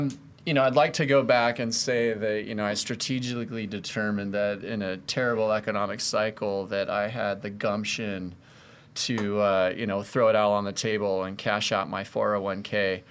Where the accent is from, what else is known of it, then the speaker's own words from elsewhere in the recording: Colorado, United States; But I grew up in Colorado and went to school at Colorado State University undergrad